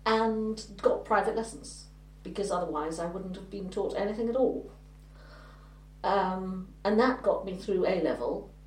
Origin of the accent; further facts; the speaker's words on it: Rye, South East England, United Kingdom; I was brought up in Rye